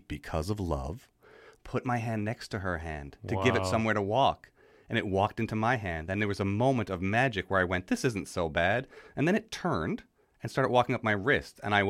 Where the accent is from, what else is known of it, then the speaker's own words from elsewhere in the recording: Newfoundland and Labrador, Canada; accent: Newfie; Just like we talked about my Newfie accent, never heard the Newfie accent.